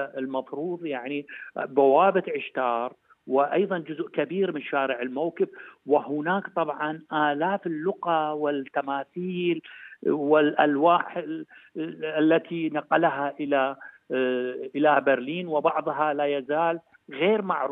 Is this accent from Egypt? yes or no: no; Iraq; ولكن يجب أن نقول إحنا كعراقيين وبالدرجة الأولى الحكومة مقصرة كثيرا في هذا المجال،